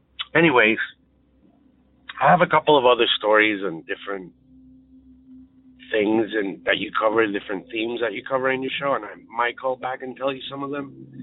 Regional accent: Puerto Rico; I grew up in Puerto Rico in the Caribbean.

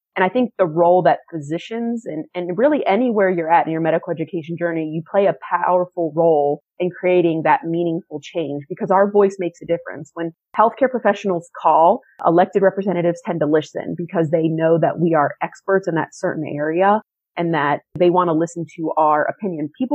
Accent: Weirton, West Virginia, United States; I'll always remember you mentioned I'm from Weirton.

